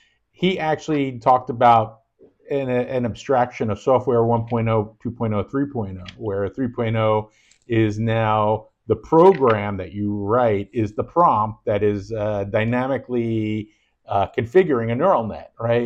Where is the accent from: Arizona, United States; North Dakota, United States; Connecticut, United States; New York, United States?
New York, United States; Rosedale; We grew up in Rosedale, New York, in the same neighborhood, right? So we're from the old neighborhood, you know, the old neighborhood.